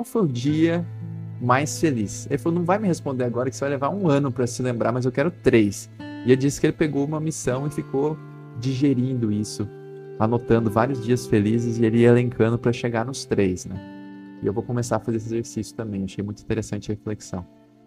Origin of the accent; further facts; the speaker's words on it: Limeira, São Paulo, Brazil; Lá na minha cidade de Limeira